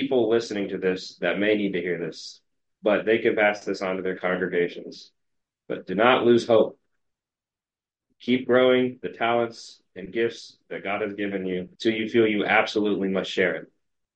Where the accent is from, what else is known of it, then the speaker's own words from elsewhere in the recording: the South, United States; And I'm from the South. There's a lot of dissonance in the way and how things have gone.